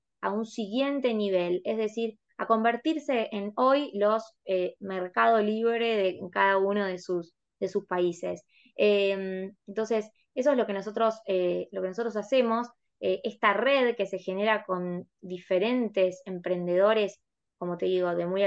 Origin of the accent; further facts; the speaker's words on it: Argentina; a mí, como argentina, me llena de orgullo